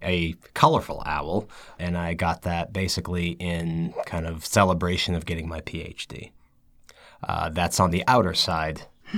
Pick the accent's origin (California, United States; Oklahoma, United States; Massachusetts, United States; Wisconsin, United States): Massachusetts, United States; And so, yes, I grew up in Massachusetts, and my parents now live in Portland, Maine.